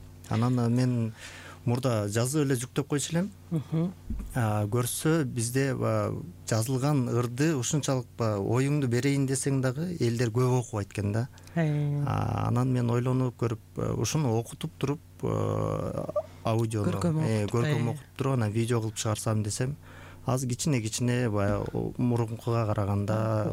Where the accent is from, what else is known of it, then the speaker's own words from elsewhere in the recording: Kazarman, Naryn Region, Kyrgyzstan; Мен өзүм Тогуз Сыра районунун Казарман шаарчасында туулгам. Ал жакта мен балалыгым чоң апамдын колунда, чоң апам чоңойту өстүрдү.